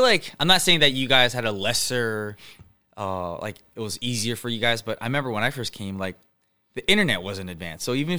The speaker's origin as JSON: {"language": "English", "country": "United States", "tie": "born there", "said": "Like, yeah, I was born in the States."}